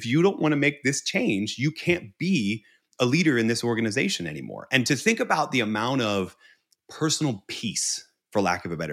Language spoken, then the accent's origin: English; Northeast, United States; I come from the Northeast of the United States. My love language is snark, right?